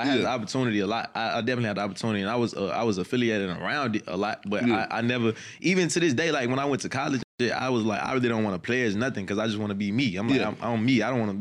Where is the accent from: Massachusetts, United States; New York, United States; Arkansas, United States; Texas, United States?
Arkansas, United States; Little Rock; I'm from Little Rock.